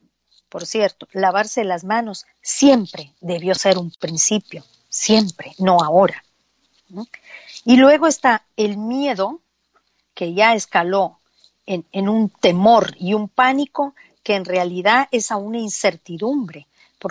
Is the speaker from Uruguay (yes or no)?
yes; Uruguay; Yo soy de Uruguay, me agarró la pandemia, en la declaración de pandemia a los 3 días de llegar aquí.